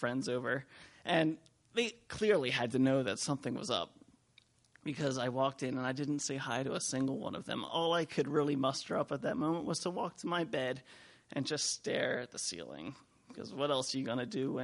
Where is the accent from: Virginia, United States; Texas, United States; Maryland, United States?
Maryland, United States; I grew up in Harford County. My high school was sandwiched between miles of pasture land and miles of nature preserve.